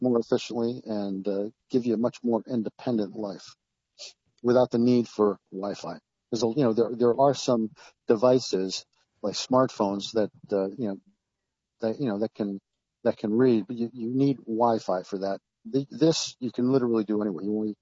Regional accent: New York, United States; now in Outer Banks, United States; I'm originally from New York and currently live in the Outer Banks in North Carolina.

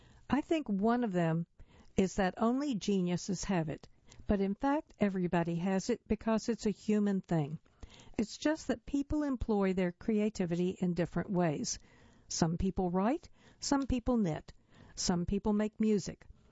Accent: Canada; I'm Canadian, so we take a dubious view of fame.

